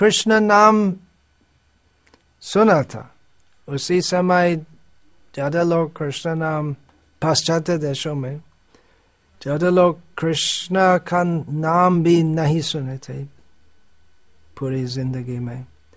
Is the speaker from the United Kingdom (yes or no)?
yes; England, United Kingdom; born there; Hindi is a second language; moved away; मैं इंग्लैंड में जन्मा था मुझे